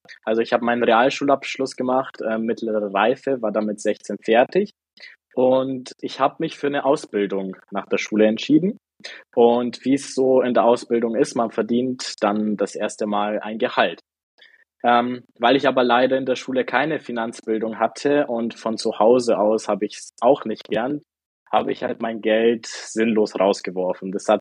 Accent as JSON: {"language": "German", "region": "Bavaria", "country": "Germany", "said": "Ich komme aus Regensburg, beziehungsweise aus einer kleinen Stadt in der Nähe von Regensburg"}